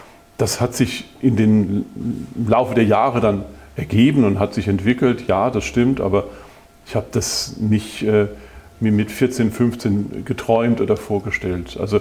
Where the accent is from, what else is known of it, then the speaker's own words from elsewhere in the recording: Rhineland-Palatinate, Germany; Ich bin Arbeiterkind vom Dorf, bin gar nicht so weit von hier auch aufgewachsen in der Südpfalz.